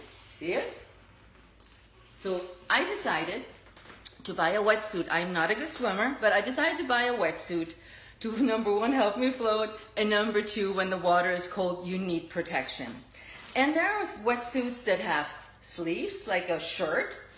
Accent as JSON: {"language": "English", "country": "Germany", "accent": "German", "second_language": "English", "said": "because I know with my German accent, sometimes it sounds a little bit different"}